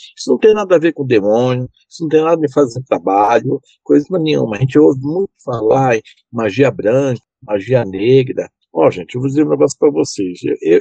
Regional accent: Belém, Pará, Brazil; born there; now in São Paulo, Brazil; Eu moro em São Paulo, mas eu sou nascido em Belém do Pará. E eu, durante 11 anos, eu frequentei a União Espírita Paraense, onde eu estudei o espiritismo de Allan Kardec

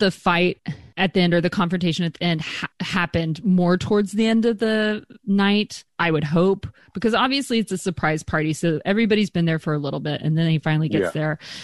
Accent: Texas, United States; Like, I mean, I'm from Texas, and I'm just very much like, you fried, I'll eat it.

